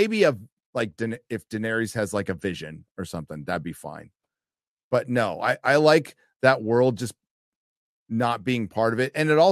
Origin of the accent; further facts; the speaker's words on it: San Diego, California, United States; And the Padres and I were born the same year. And I'm from San Diego. And it's the only team that's still in San Diego.